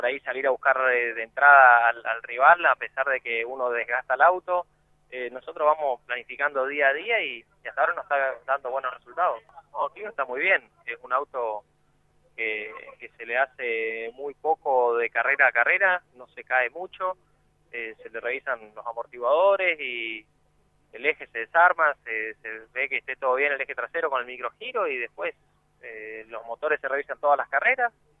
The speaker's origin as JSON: {"language": "Spanish", "town": "Alem", "region": "Misiones", "country": "Argentina", "lives_now": "Oberá, Argentina", "said": "si bien soy de Alem, trabajo en Oberá, hace 3 años estoy viviendo en Oberá"}